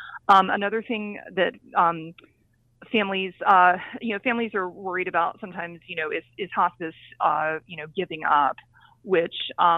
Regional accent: the South, United States; I grew up in the South. I did fellowship in the South, and food is love in the South.

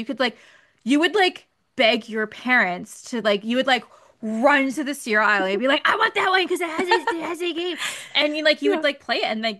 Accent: Canada; We are so Canadian that the first thing we talk about is the weather.

